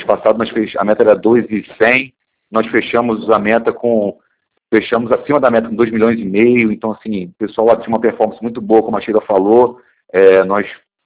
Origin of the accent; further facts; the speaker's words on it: Rio de Janeiro, Brazil; eu sou carioca, gente.